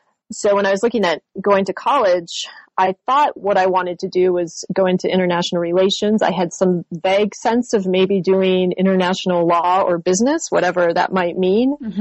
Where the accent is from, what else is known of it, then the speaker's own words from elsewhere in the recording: Missoula, Montana, United States; I grew up in Missoula, Montana, and had a fabulous French teacher in high school, Madame Nancy Bitney.